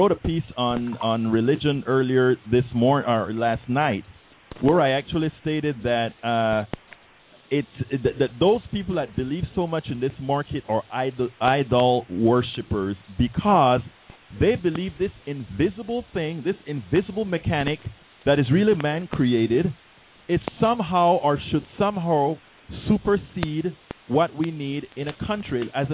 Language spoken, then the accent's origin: English; Panama; I am originally from Central America, a place called Panama, okay?